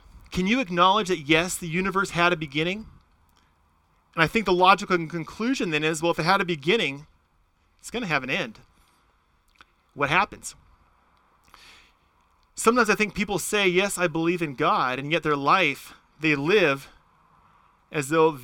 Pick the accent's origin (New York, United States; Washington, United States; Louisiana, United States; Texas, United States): Washington, United States; Now, I'm a suburban kid. I grew up outside Tacoma and Puyallup.